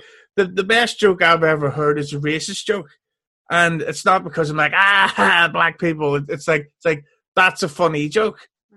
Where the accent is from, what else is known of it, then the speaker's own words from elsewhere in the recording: Belfast, Northern Ireland, United Kingdom; Yes, I'm from Belfast, Ireland